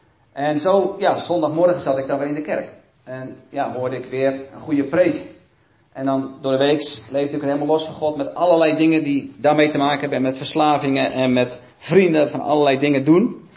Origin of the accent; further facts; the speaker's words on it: South Holland, Netherlands; Ja, ik ben opgegroeid in de Alblasse Waard. Ik weet niet of jullie weten waar dat ligt, maar dat is bij de Molens in Kinderdijk, vlakbij Rotterdam. En daar ben ik opgegroeid in een heel positief, mooi gezin met 6 broers en 2 zussen. Groot gezin dus. Christelijk gezin, traditioneel